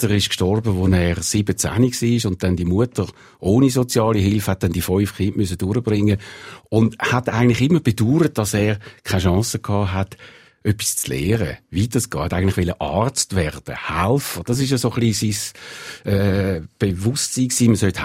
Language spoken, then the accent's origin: German; Zurich, Switzerland; Ich bin eben auch aus dem Kreis 4 gekommen. Eben meine Eltern sind ja beide schon in der Schweiz geboren gewesen.